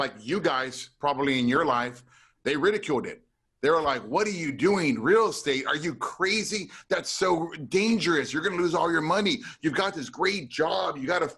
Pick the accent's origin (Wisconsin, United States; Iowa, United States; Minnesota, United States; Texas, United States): Texas, United States; Yeah, you know, so I was raised in Deep South Texas.